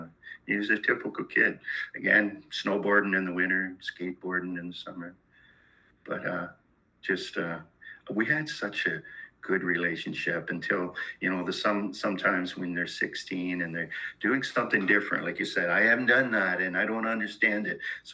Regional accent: Peterborough, Ontario, Canada; Yeah, I grew up in Peterborough, Ontario, and it's an hour and a half from Toronto.

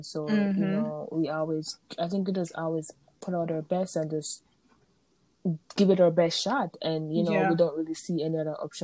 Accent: Jamaica; I'm Jamaican.

